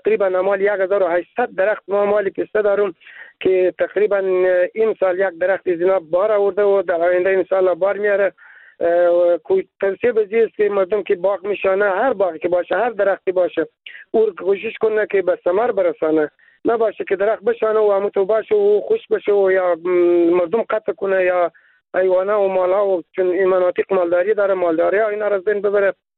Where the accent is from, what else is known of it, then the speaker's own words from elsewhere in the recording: Badghis, Afghanistan; ولایت بادغیس ما مردم های ولسوالی ها که جنگل پستلیک بریم این خواهش داریم